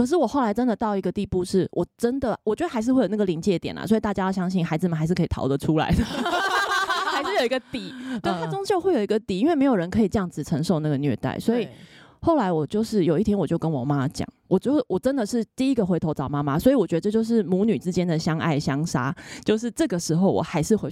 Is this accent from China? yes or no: no; Taiwan; 我一个身为在台湾长大的台湾女孩到那里去